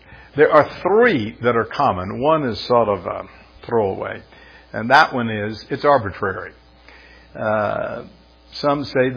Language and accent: English; Florida, United States; Now, I grew up in Florida, and let me tell you, if this were to go on in Florida, it would kill all kinds of industry.